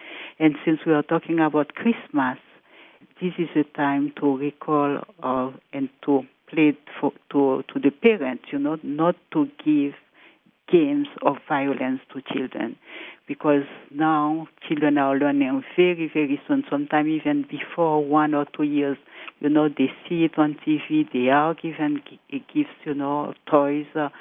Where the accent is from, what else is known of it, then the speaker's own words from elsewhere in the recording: Haiti; I am myself from Haiti, a country in trouble.